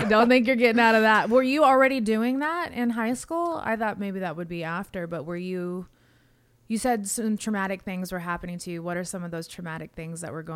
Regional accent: Las Vegas, Nevada, United States; I grew up in Vegas, okay? Like, I lived the Vegas lifestyle.

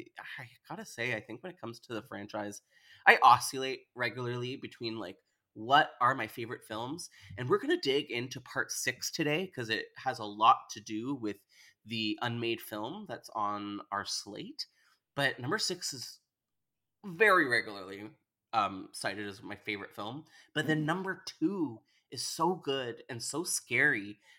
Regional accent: Canada; I'm Canadian. I live in Toronto, Canada.

